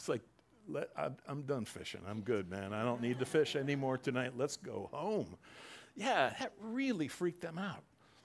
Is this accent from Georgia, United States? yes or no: no; New Jersey, United States; Or, you know, growing up in Jersey, there was always stories about the Hook, right?